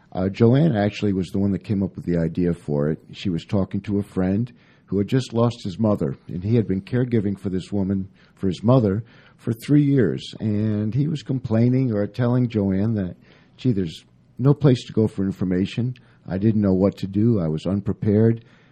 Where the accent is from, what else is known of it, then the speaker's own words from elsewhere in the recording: Rhode Island, United States; moved away as an adult; now in Atlanta, United States; Well, like …, I'm also a New Englander. I'm from Rhode Island, and I work for a printing company there in Rhode Island